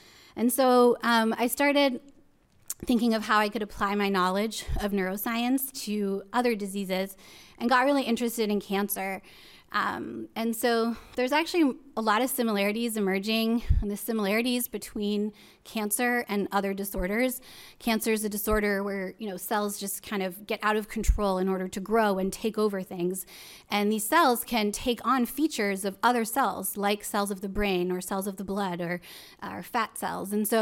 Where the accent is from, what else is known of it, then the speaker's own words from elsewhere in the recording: Paris, Île-de-France, France; I actually grew up in France. My dad is French, my mom is Canadian. And I grew up in Paris, went to a bilingual school that was an international school founded by NATO after World War II.